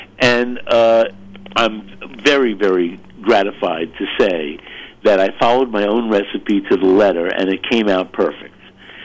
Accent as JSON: {"language": "English", "town": "Brooklyn", "region": "New York", "country": "United States", "said": "You know, I'm from Brooklyn. It's the center of the world here."}